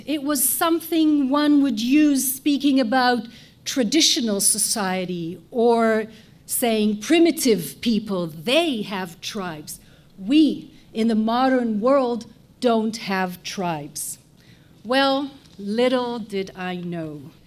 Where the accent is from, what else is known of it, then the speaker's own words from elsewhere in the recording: Israel; I was born and raised in Israel in a very liberal house.